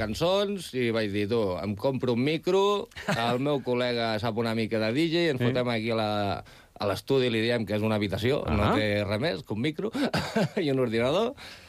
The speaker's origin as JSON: {"language": "Catalan", "town": "Vilafranca del Penedès", "region": "Catalonia", "country": "Spain", "said": "Vilafranca del Penedès."}